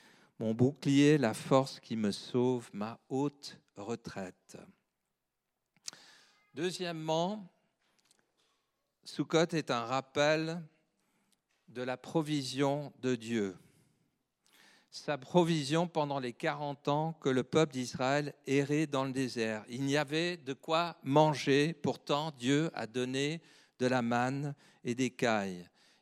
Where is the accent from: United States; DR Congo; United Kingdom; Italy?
United Kingdom; also born or lived in Paris; now in Nyon, Switzerland; Et nous sommes devenus des Vaudois. Alors, ça fait plus de 60 ans que nous sommes britanniques et moins de 3 ans que nous sommes Vaudois. Nous sommes des jeunes Suisses.